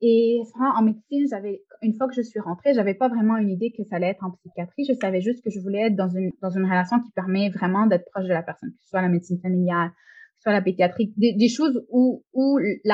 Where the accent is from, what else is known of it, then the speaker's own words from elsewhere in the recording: Montreal, Quebec, Canada; Oui, donc moi je suis née, j'ai grandi ici au Québec, à Montréal plus spécifiquement.